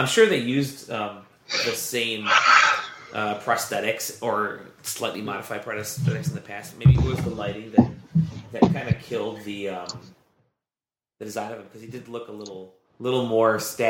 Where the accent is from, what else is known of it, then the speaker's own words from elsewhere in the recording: Scotland, United Kingdom; I'm Scottish. I can complain about something.